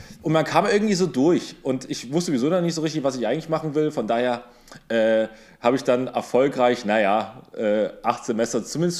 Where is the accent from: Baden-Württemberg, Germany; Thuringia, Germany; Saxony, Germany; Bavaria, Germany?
Saxony, Germany; mir als Sachse gefällt das nicht ganz gut